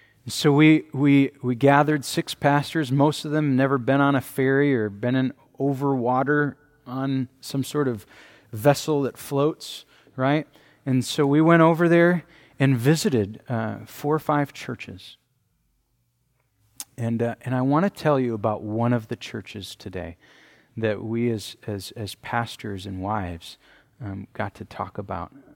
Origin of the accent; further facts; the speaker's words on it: Green Bay, Wisconsin, United States; I grew up in Green Bay.